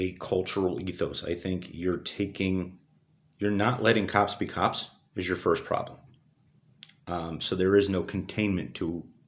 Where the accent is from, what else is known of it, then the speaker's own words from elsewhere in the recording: New York City, New York, United States; If you know, my hometown is New York City. And I had luckily gotten my start in the mid-90s in New York.